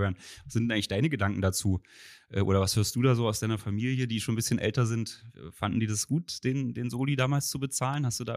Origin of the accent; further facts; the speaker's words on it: Halle, Saxony-Anhalt, Germany; Halle natürlich, ja, das ist ja wiederum meine Heimatstadt